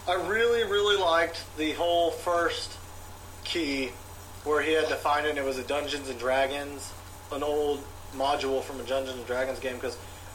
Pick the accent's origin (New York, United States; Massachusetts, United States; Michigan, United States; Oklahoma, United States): Oklahoma, United States; We're all from Oklahoma for you guys.